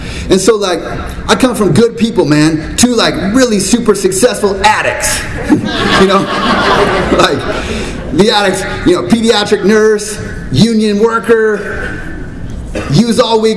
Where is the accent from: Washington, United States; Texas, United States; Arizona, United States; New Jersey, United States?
Washington, United States; Longview; I grew up in Southwest Washington, predominantly white community.